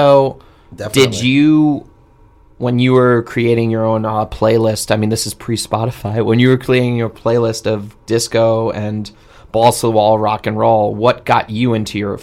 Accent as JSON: {"language": "English", "town": "New York City", "region": "New York", "country": "United States", "said": "That's New York. I'm from New York."}